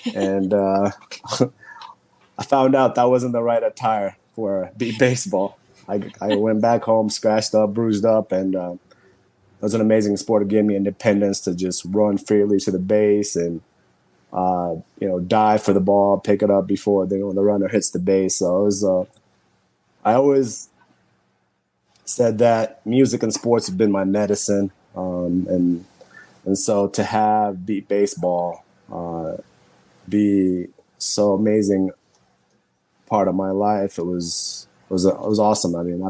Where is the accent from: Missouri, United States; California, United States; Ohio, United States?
Missouri, United States; Columbia; also born or lived in Ethiopia; I grew up, I was originally from Ethiopia, but I grew up in Columbia, Missouri. And then I moved to Colorado for school.